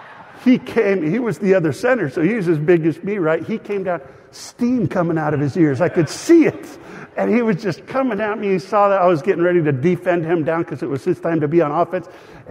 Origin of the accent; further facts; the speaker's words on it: Los Angeles, California, United States; born there; I was born in East LA, you could probably tell.